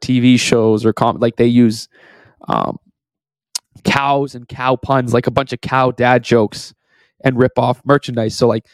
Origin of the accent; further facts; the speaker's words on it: Toronto, Ontario, Canada; I'm from Toronto.